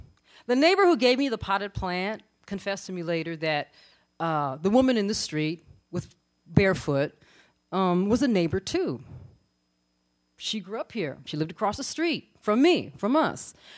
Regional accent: Inglewood, California, United States; I mean, I grew up in and around Inglewood, and so I was very familiar with the elements of chaos.

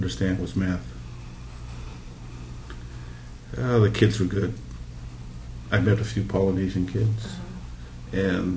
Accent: Hawaii, United States; accent: Hawaiian; Because when we came from Hawaii, I guess we had that, what you'd call Hawaiian accent.

